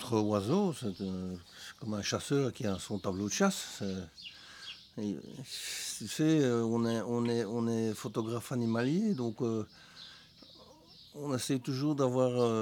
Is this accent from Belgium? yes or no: yes; Belgium; mais chez nous en Belgique, il n'y en a pratiquement pas.